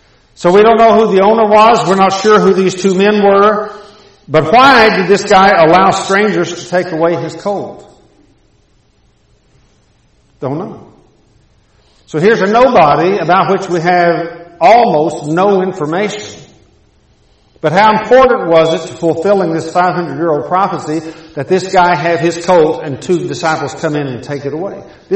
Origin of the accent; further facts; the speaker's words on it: Texas, United States; I grew up in Texas, and I learned all about what it means to go take another man's horse